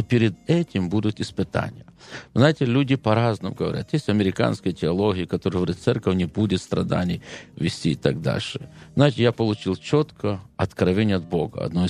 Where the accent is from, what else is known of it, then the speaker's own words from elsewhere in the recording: Ukraine; а я украинец, потому что я знал, моя здесь родина, моя здесь земля